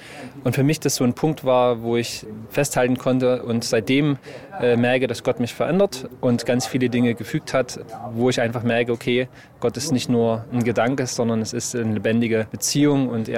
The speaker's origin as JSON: {"language": "German", "region": "Saxony", "country": "Germany", "tie": "born or raised there", "said": "Ich bin in dem Erzgebirge aufgewachsen. Erzgebirge ist eine Ausnahmeregion in den neuen Bundesländern, wo es recht viele Christen noch gab. Das heißt, ich bin in einem christlichen Elternhaus aufgewachsen."}